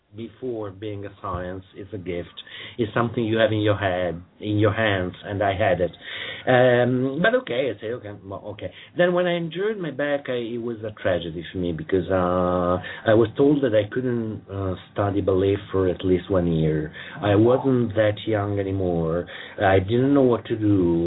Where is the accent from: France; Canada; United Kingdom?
United Kingdom; No, British. I'm British myself. I mean, I had a British education, but then I had such a great experience with the United States that I lost some of my stiffness.